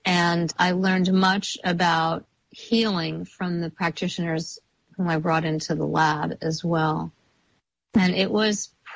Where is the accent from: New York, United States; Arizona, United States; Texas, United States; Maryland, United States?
New York, United States; New York City; As I mentioned, I'm a New Yorker, and if I'm crossing the street